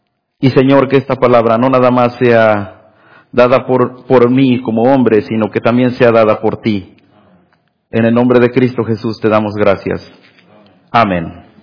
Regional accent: Jalapa, Veracruz, Mexico; de Jalapa, Veracruz, México, y miembro de la Iglesia de Jesucristo

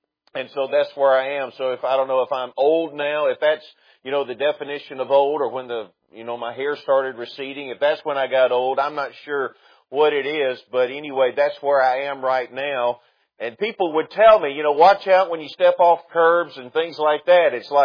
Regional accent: Alabama, United States; the church that I grew up in North Alabama

